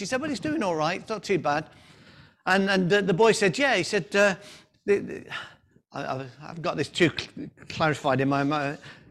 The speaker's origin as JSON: {"language": "English", "town": "Coventry", "region": "West Midlands", "country": "United Kingdom", "tie": "born or raised there", "said": "I can remember when I lived in the Midlands, so in my hometown of Coventry, there's an area called Spon End"}